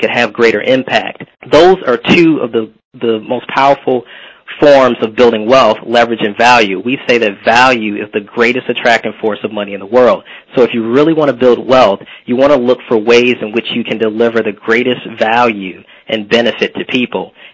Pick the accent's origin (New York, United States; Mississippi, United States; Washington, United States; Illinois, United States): Illinois, United States; Chicago; I'm originally from Chicago, so that was my dream.